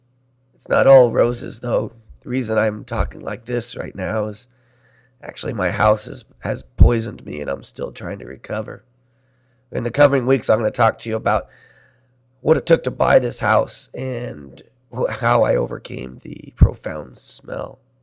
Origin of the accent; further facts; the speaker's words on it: Nebraska, United States; now in Detroit, United States; I'm not a great candidate for this because I grew up in Nebraska. What do I know about urban life?